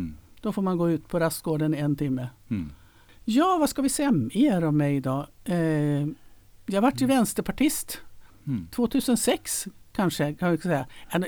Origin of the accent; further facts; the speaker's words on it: Gävle, Gävleborg County, Sweden; also born or lived in Stockholm; Så jag anser mig vara äkta norrlänning. Jag bodde här i Gävle tills jag hade gått ut gymnasiet och flyttade till Stockholm. Där bodde jag i 13 år.